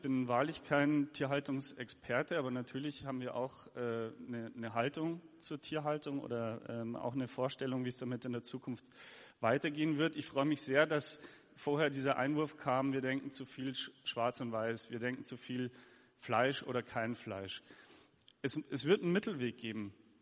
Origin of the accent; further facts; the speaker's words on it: Bavaria, Germany; Und ich komme aus der Gäubodenregion